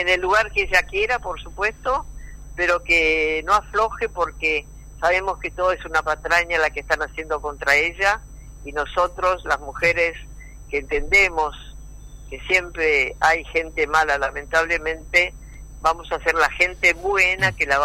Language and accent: Spanish; Argentina; también somos argentinas y participamos en nuestras opiniones con el respeto debido